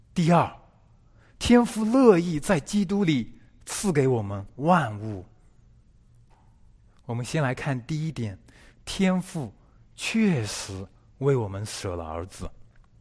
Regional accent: China; 我们中国人喜欢形容父爱如山，

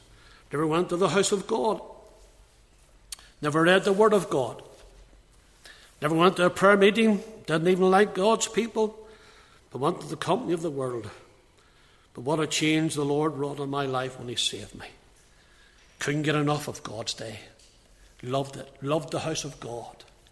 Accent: Northern Ireland, United Kingdom; I was brought up in Leganeel, and the real name Leganeel comes from a river that runs down from the mountains down to Belfast.

